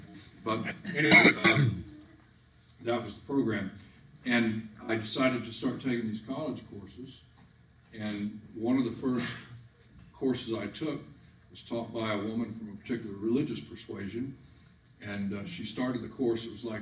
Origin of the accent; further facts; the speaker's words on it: the South, United States; I mean, I was raised in the South, you know, I was part of the Bible Belt